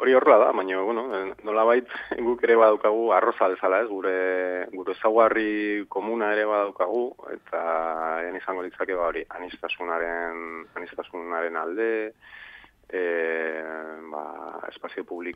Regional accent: San Sebastián, Basque Country, Spain; nire Donostikoa naiz

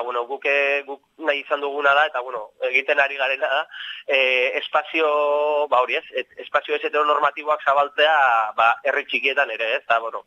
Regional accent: Arrasate, Basque Country, Spain; kideak Arrasate eta Eskoretzakoa gara, ez? Mm-hmm. Orduan zentzu horretan bi herri horietan, bueno, batez ere ni Arrasatetik

